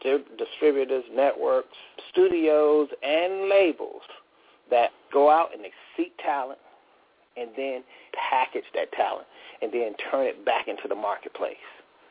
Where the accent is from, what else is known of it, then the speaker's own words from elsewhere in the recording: Miami, Florida, United States; Carlos coming out of Miami area, my hometown.